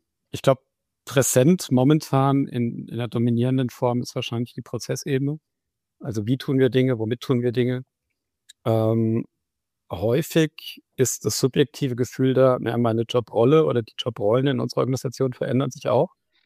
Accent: Hesse, Germany; also born or lived in Bavaria / Ruhr; geboren in Bayern, aufgewachsen in Hessen, teilsozialisiert im Ruhrpott und jetzt im Badischen.

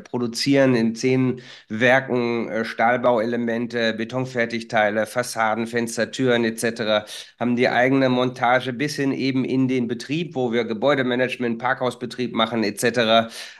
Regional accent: Bielefeld, North Rhine-Westphalia, Germany; Wir sind ja Bielefelder

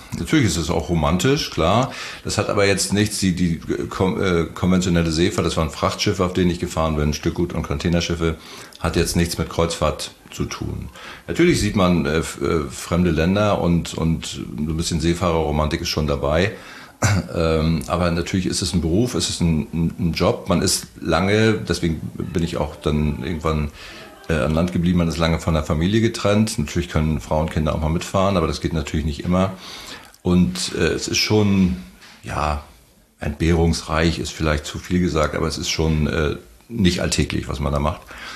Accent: Ribnitz-Damgarten, Mecklenburg-Vorpommern, Germany; ich komme ursprünglich aus Mecklenburg. Ich bin in Ribnitz-Damgarten geboren, das ist eine Kleinstadt zwischen Stralsund und Rostock.

